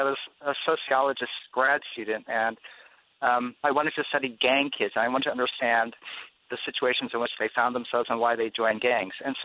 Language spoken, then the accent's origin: English; United States; born there; No, I was born here in the United States.